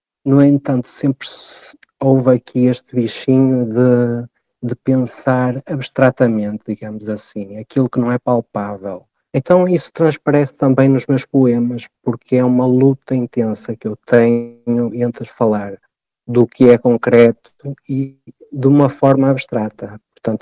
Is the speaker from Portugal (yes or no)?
yes; Barcelos, Norte, Portugal; é a minha terra, é a minha gente, a terra onde nasci e cresci e de que guardo boas memórias.